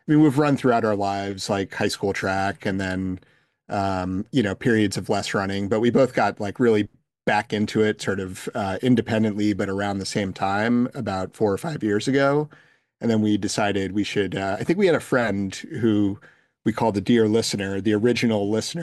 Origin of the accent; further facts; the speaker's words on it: New Hampshire, United States; now in Sudbury, United States; yeah, so I live in Massachusetts now. I grew up in New Hampshire